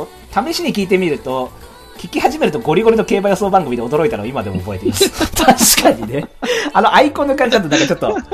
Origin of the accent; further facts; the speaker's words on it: Osaka, Japan; also born or lived in Malaysia; 年齢は今年32のアラサーで、出身は大阪です。